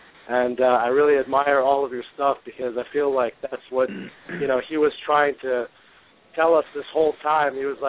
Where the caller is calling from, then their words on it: Virginia, United States; Hi, Dean. I'm calling from Virginia.